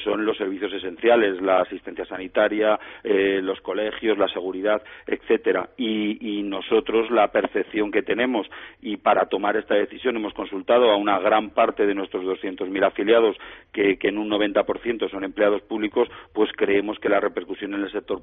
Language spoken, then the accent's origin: Spanish; Aragon, Spain; me siento español, y cuando voy a Bruselas, con que haya una embajada española tengo bastante. No tengo necesidad de que haya una embajada de mi comunidad autónoma, que es Aragón.